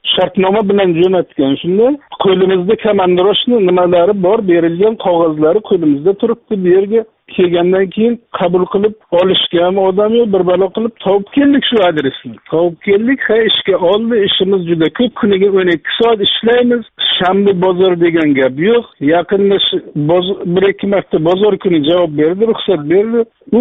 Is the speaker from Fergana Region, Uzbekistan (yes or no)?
no; Qashqadaryo Region, Uzbekistan; now in Russia; Qashqadaryodanmiz. Bizlarni mehnat birjasi bilan ishga jo'natgan, shu yerga kelganmiz. Yaroslavlni bir Yaroslavskiy rayon Tunishni posyolkasida yashayapmiz.